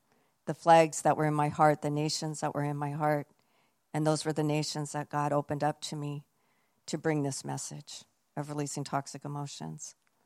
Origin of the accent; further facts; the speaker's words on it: Coeur d'Alene, Idaho, United States; I'm from Coeur d'Alene, Idaho, where I was a pastor for 18 years.